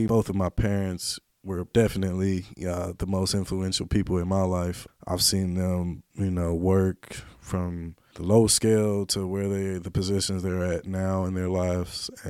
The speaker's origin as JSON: {"language": "English", "town": "Hot Springs", "region": "Arkansas", "country": "United States", "tie": "born or raised there", "said": "I grew up here. You're talking to a born and raised native of Hot Springs, Arkansas."}